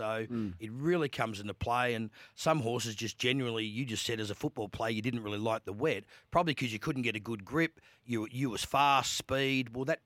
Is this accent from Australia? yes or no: yes; Adelaide, South Australia, Australia; because I'm from Adelaide like you